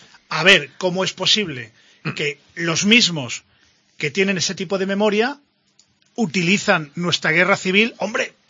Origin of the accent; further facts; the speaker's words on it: Spain; yo soy español, español, español.